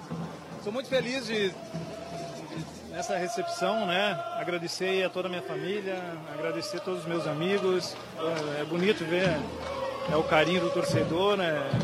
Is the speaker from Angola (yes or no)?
no; Juiz de Fora, Minas Gerais, Brazil; eu moro na cidade, porque eu sou de Juiz